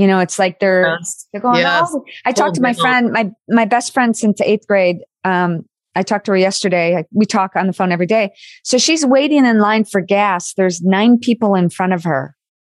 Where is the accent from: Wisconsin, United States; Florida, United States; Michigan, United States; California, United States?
Michigan, United States; Like when we go back to Michigan, you know, that's my hometown, that's my home state, and we love it there.